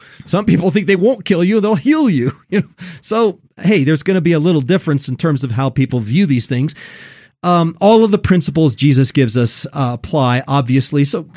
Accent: Japan; I grew up in Japan where mask was the big thing

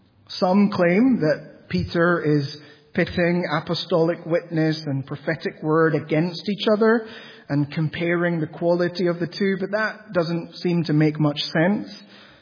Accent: Peru; Growing up in Peru, in the part of Peru where we did, earthquakes were really common. My dad actually texted me 2 weeks ago. He and my mum live in Peru

